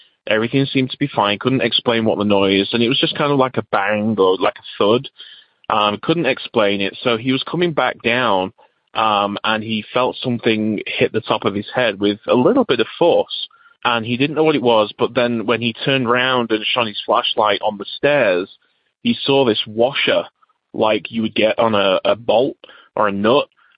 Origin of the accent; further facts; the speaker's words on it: England, United Kingdom; now in United States; I'm originally from England, but now live in the USA.